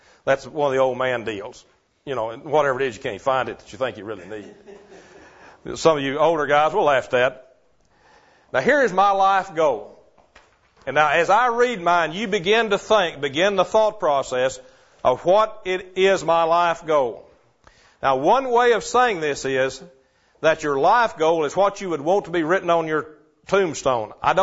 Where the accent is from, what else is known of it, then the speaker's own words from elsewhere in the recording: Marietta, Georgia, United States; restart EDM, which is Equipping Disciple Ministry, in Marietta, which is my hometown.